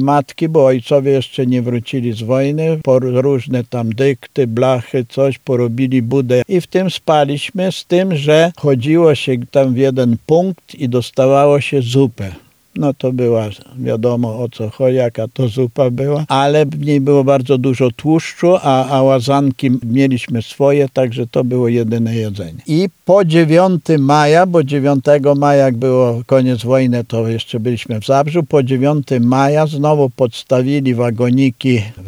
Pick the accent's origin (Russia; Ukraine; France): Ukraine; Zboriv, Ternopil Oblast; now in Gliwice, Poland; tam na wschodzie, skąd ja pochodzę, z Tarnopolskiego, nas na podstawie tej umowy Stalin i ci pozostali alianci, nas Polaków wieźli na tereny odzyskane. I ja byłem w pierwszym transporcie jako repartiant